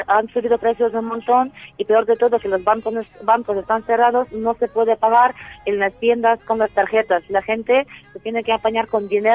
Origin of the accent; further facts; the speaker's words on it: Ternopil, Ternopil Oblast, Ukraine; Spanish is a second language; Yo soy de Ternópil, la ciudad que está más cerca a Polonia